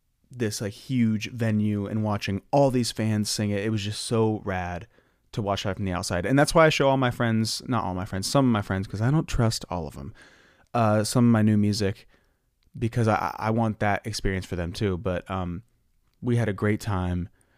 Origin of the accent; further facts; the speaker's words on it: Ohio, United States; now in Los Angeles, United States; But it's been really like gloomy in LA, which I like, because I'm from Ohio, and we're used to having most of the year be gloomy.